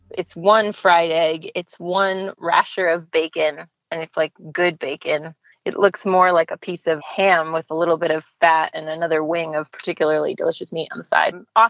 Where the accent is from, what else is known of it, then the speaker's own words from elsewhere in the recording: United States; And they also assumed that as an American, I ate all my meals in front of a television on a tray table.